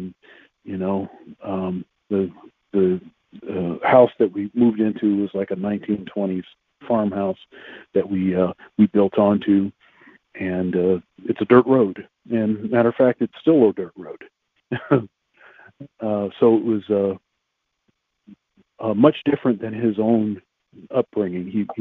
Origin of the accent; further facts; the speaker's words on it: Columbus, Ohio, United States; born there; Well, so I was born in Columbus, Ohio.